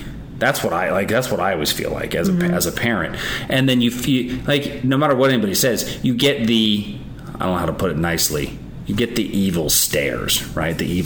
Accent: Pittsburgh, Pennsylvania, United States; I grew up in Pittsburgh where, we went back to my hometown church for Easter

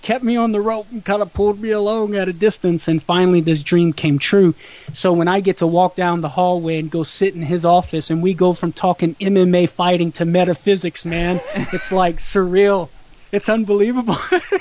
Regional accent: Louisiana, United States; I didn't read an entire book in my entire life growing up in Louisiana until I started studying theology, because I was in the bars from 13 years on playing Cajun music in the nightclubs and the bars.

